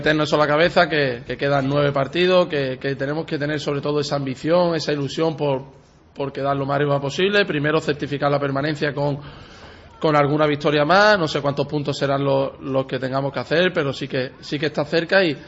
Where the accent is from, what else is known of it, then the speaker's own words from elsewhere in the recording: Málaga, Andalusia, Spain; como malagueño